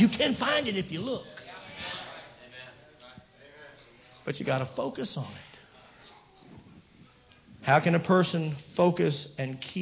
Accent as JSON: {"language": "English", "region": "Virginia", "country": "United States", "said": "I'm from the South. You know, I come from the state of Virginia, and and us Southern boys, we have a tendency to brag."}